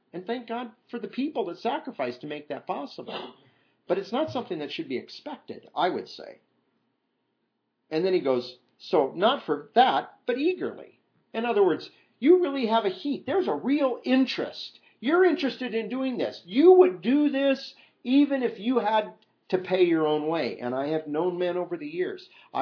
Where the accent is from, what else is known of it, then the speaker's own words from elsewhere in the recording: Iowa, United States; I used to know a pastor back when I was growing up in Iowa.